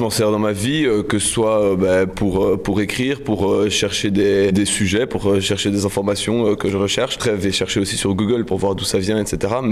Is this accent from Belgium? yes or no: yes; Mons, Wallonia, Belgium; now in Brussels, Belgium; j'ai 23 ans et je viens originairement de Mons, mais ça fait plusieurs années que je suis à Bruxelles.